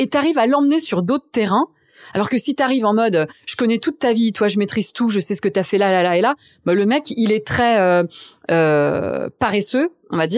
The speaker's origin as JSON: {"language": "French", "town": "Reims", "region": "Grand Est", "country": "France", "tie": "born or raised there", "said": "Donc j'ai grandi à Reims. On habitait dans un petit village dans la montagne de Reims qui s'appelait Chigny-les-Roses."}